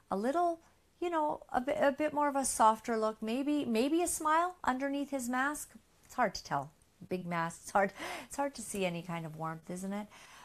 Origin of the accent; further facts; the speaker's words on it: Canada; We are free citizens. We are Canadian citizens.